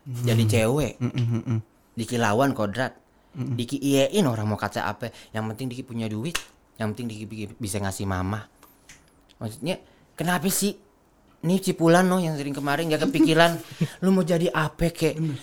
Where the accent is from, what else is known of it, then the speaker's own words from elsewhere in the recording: Jakarta, Indonesia; Gue sebagai orang Betawi terlahir gue masih yang punya mental untuk hidup di Jakarta.